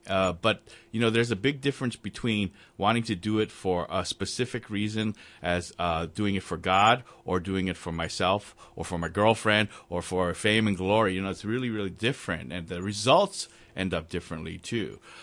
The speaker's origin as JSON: {"language": "English", "region": "Hawaii", "country": "United States", "tie": "born or raised there", "said": "Well, I grew up pretty much in the islands. I went to Hawaii Baptist Academy, you know, a good school."}